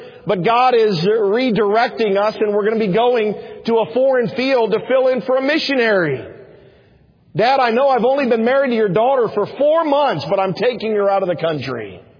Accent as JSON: {"language": "English", "town": "Fairfax", "region": "Virginia", "country": "United States", "tie": "born or raised there", "said": "I was born and raised in Fairfax, Virginia."}